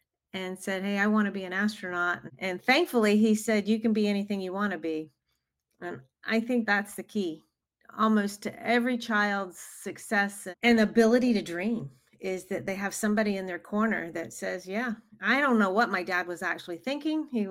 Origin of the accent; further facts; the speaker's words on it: Georgia, United States; Well, growing up in Georgia, my dad was a medical student, and I have three brothers growing up, and there was no money.